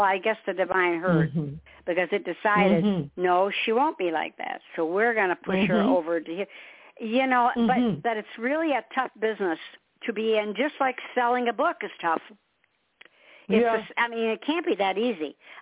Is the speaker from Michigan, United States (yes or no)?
yes; Detroit, Michigan, United States; I'm a girl from Motown. I love music. So I have my headphones on. I was born and raised in Detroit.